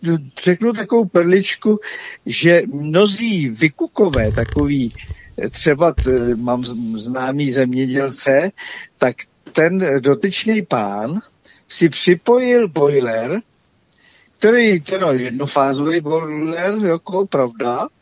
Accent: Plzeň, Plzeň Region, Czechia; tak já jsem z Plzně původně, že jo, tady teď jsem na Plzni jihu, takže Plzeňsko.

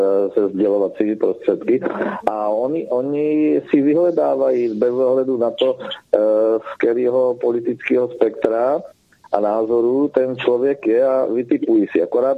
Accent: Brno, South Moravian Region, Czechia; já jsem Brňák, takže tady bylo Brno nějakou dobu

